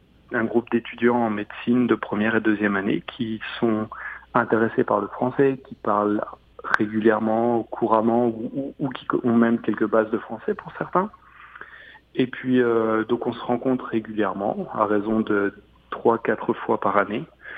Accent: the Alps, France; now in Canada; Moi, je suis originaire de France, plus précisément des Alpes. Et puis, je suis arrivé au Canada depuis septembre 2018.

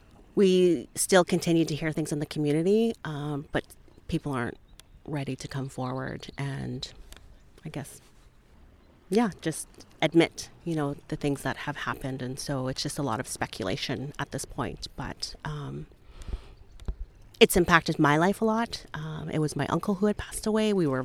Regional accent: Alberta, Canada; I am originally from Piikani First Nation, which is part of the Blackfoot Confederacy in southern Alberta.

